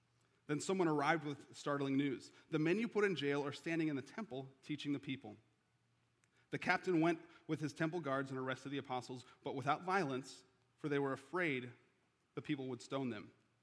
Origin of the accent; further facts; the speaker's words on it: Chicago, Illinois, United States; I grew up in Chicago. For those of you who don't know, I'm a Bears, Cubs, and Bulls fan